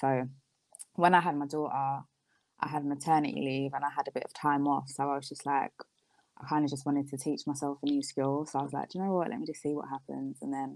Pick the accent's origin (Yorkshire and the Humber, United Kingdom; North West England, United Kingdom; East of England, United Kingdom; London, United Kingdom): London, United Kingdom; I am from South London